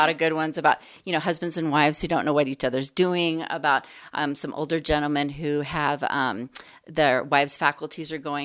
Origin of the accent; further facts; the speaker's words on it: Hawaii, United States; also born or lived in Texas; So the way it came up in my life was I was born in Texas, and I was born very wealthy, as in limousines, Neiman Marcus clothes only wealthy. And then when I was about 6 and a half, I moved to Hawaii